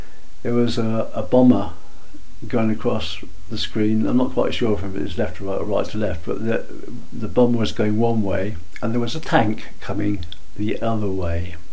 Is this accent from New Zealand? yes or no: no; Reading, South East England, United Kingdom; born there; now in Lincoln, United Kingdom; I was born in Reading. I now live in Lincoln.